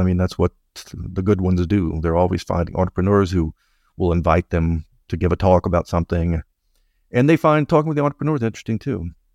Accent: United States; I mean, I am an American.

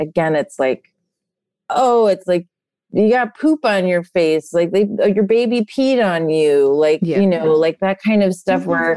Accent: New York City, New York, United States; I had this afternoon at the Museum of Modern Art, which is a place I grew up in New York City, and I used to go there all the time.

